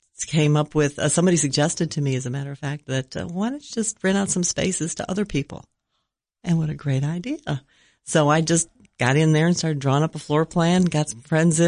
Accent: Buffalo, New York, United States; moved away; Buffalo, New York.

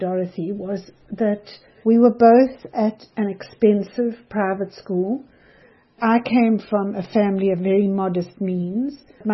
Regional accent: Cape Town, Western Cape, South Africa; I'm from Cape Town.

